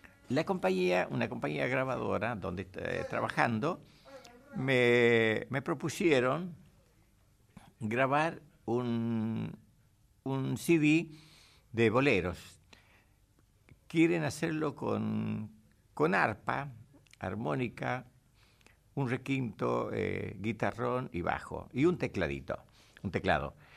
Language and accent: Spanish; Quilmes, Buenos Aires Province, Argentina; La próxima actuación va a ser también en mi pueblo, acá en mi pueblo, digo, en mi lugar, en mi localidad de Quilmes.